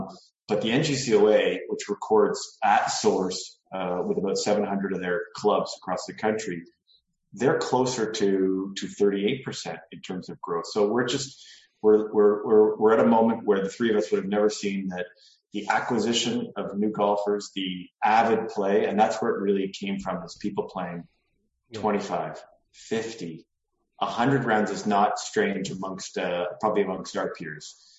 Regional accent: Ontario, Canada; Growing up in Southern Ontario, we know that that's the game of choice for every recess.

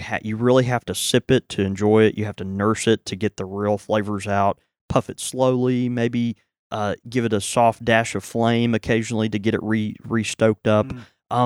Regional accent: Houston, Texas, United States; born there; Have I ever told you I was born in Houston?

